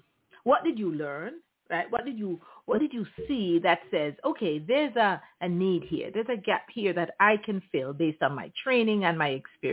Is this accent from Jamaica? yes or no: yes; Jamaica; I grew up in Jamaica.